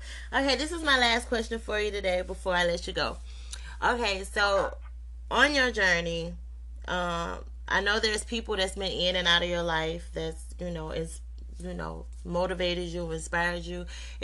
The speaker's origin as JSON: {"language": "English", "region": "Georgia", "country": "United States", "said": "I'm from Georgia too, by the way, so I'm not too far from you."}